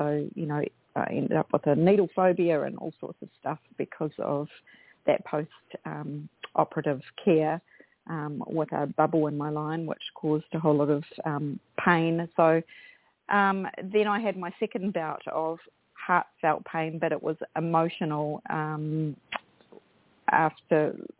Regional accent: Bay of Plenty, New Zealand; also born or lived in Australia; I grew up rurally in the Bay of Plenty in a large family of five children, seven of us in total.

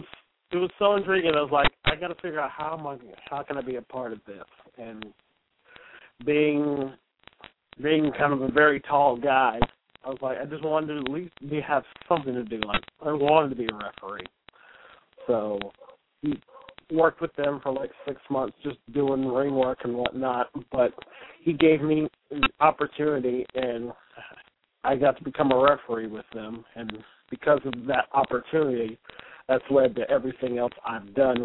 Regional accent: Franklin, North Carolina, United States; when they brought the show up to Franklin, North Carolina, my hometown.

